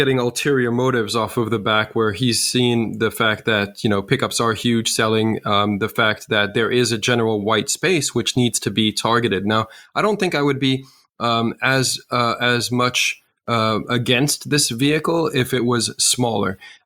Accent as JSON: {"language": "English", "town": "New York City", "region": "New York", "country": "United States", "tie": "born or raised there", "said": "I grew up in New York City"}